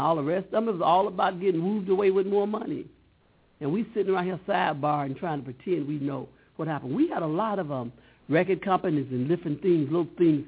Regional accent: Southern United States, United States; cause I grew up in the South

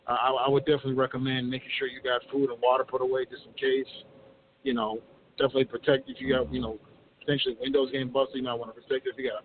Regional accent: Minnesota, United States; So I'm from Minnesota.

